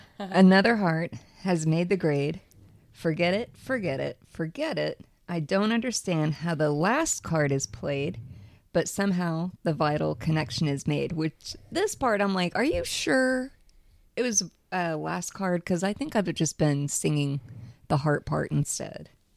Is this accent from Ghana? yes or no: no; England, United Kingdom; I threw in like the fancy because I'm like, we're English.